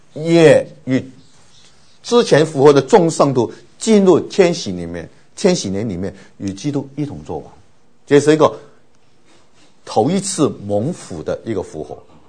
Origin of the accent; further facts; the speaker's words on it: Taiwan; 然后我们从台湾来的就比较了解到成功领当兵